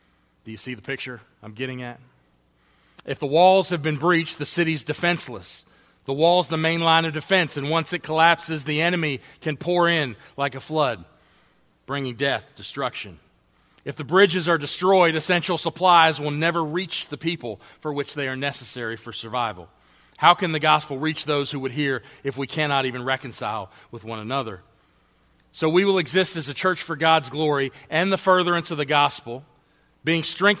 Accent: Pittsburgh, Pennsylvania, United States; Maybe you saw it on the news of a bridge in my hometown of Pittsburgh that collapsed.

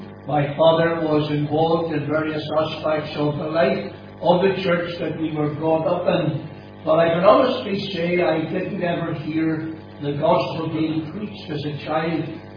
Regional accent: Crookstown, Munster, Ireland; Many years ago, I was born and brought up in Crookstown. I often refer to Crookstown as God's own country, but that's where I came from, and I was brought up in a home where there were six of us as children.

